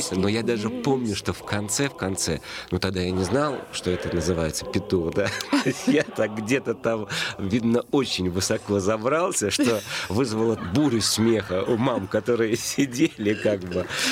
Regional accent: Saint Petersburg, Russia; Я в Ленинграде. Я родился, ну, естественно, на Васильевском острове, в больнице.

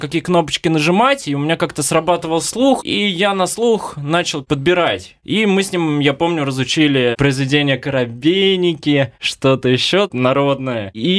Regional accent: Saint Petersburg, Russia; Я петербуржец.

